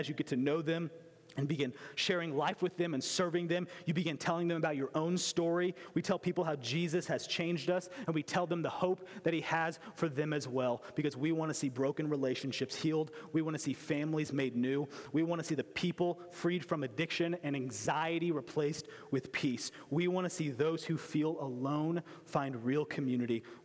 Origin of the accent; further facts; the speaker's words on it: Springfield, Missouri, United States; And I was from Springfield, Missouri, and I loved Springfield